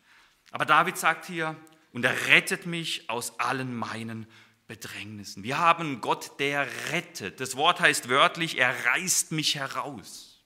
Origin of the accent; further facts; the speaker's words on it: Freiburg, Baden-Württemberg, Germany; now in Koblenz, Germany; Sie kommt ja aus Freiburg, oder wir kommen aus Freiburg. Ich bin ja in Koblenz da oben.